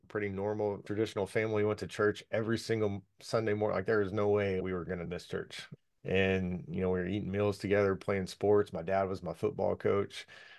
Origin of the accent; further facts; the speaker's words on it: Allen, Texas, United States; also born or lived in Louisiana / Sand Springs; I grew up in Allen, Texas, born in Louisiana, second grade, moved to Allen, Texas. My dad got a job transfer.